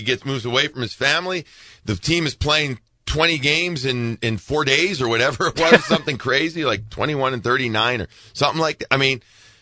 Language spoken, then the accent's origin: English; Chicago, Illinois, United States; I lived in New York. It's a nice sports town. It's not Boston. I'm from Chicago, too.